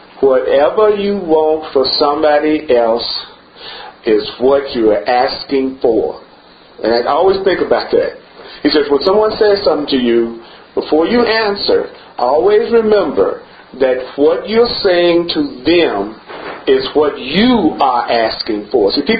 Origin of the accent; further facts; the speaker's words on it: Memphis, Tennessee, United States; Like I was listening to a radio station yesterday from my hometown, and it was a talk show. And in Memphis, Tennessee, there's a church and a liquor store on every corner.